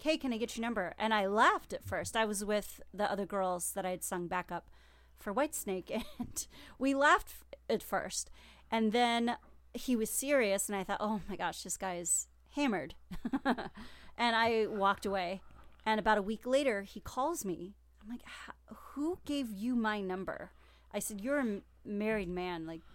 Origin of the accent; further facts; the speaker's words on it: California, United States; born there; I'm a Hawaii girl at heart. I know I was born in California, but I'm a Hawaii girl.